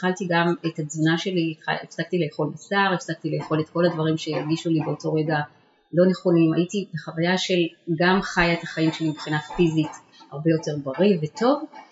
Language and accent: Hebrew; Haifa, Haifa District, Israel; עזבתי את תל אביב שבה גרתי במשך שנה ולפני זה במקומות אחרים, ובחרתי לחיות קרוב להוריי בחיפה שהיא עיר הולדתי